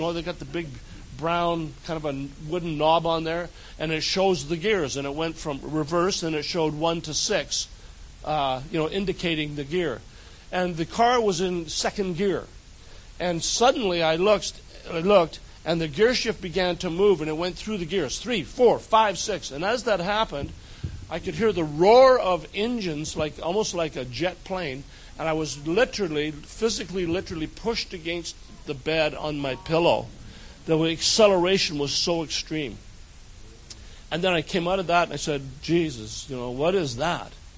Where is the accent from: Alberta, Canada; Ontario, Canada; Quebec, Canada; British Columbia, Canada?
British Columbia, Canada; Kelowna; We're from a little city called Kelowna, British Columbia, which is in Western Canada.